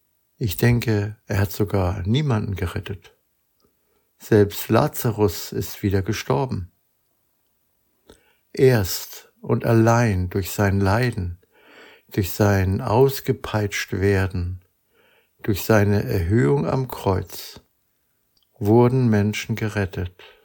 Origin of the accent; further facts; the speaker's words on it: Germany; Deutschland. Mein Verlangen geht um mein Heimatland Deutschland. Keine Sache, die ich ohnehin schon immer kannte. Wir Deutschen pflegen unseren Patriotismus nicht und ich eher auch nicht.